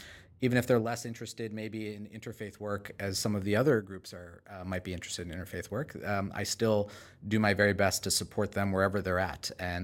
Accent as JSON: {"language": "English", "town": "Kanpur", "region": "Uttar Pradesh", "country": "India", "tie": "born there", "said": "I was born in Kanpur, but my parents were already living in New York at the time."}